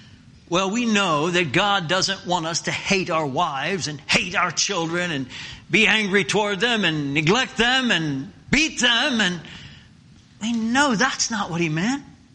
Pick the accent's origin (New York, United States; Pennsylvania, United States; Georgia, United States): Pennsylvania, United States; I'm from Lancaster County. Maybe this teaching doesn't apply to Cannon County. But I grew up in Lancaster County.